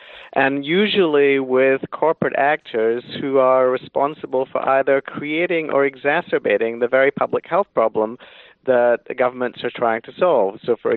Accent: United Kingdom; I grew up in Britain

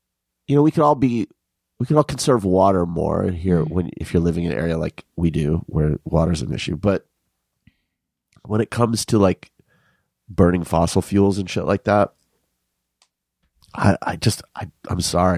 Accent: Tucson, Arizona, United States; You know, I was, I grew up in Tucson and I worked, I was a landscaper in fucking Tucson.

